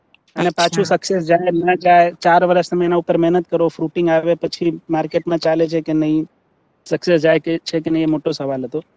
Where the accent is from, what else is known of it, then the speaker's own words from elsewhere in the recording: Gujarat, India; મૂળ અમે કચ્છના છીએ